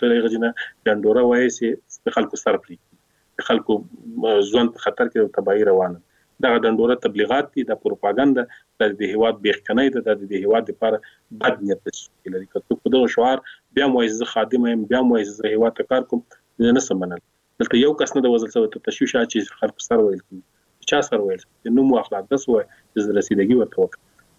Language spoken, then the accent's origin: Pashto; Afghanistan; موږ افغانان یو، دلته اوسېږو،